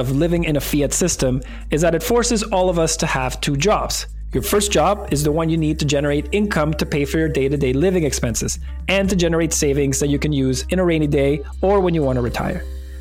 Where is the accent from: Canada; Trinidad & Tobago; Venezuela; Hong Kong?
Venezuela; English is a second language; now in United States; growing up in Venezuela, my dad made me carry 100 bolivares always in my wallet.